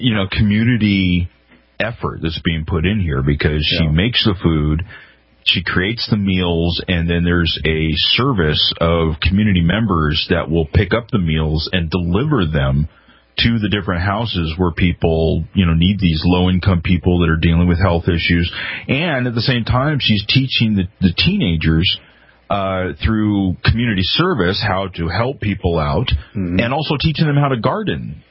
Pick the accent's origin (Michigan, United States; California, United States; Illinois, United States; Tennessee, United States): California, United States; born there; I was born in Alameda County.